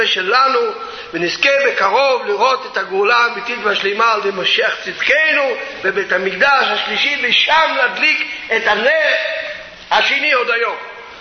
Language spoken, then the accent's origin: Hebrew; Safed, Northern District, Israel; אני אמנם יליד הארץ, אבא שלי יליד הארץ, סבא שלי יליד הארץ, האבא של סבא שלי יליד הארץ, והסבא של סבא שלי יליד הארץ. אנחנו ילידי צפת, בגליל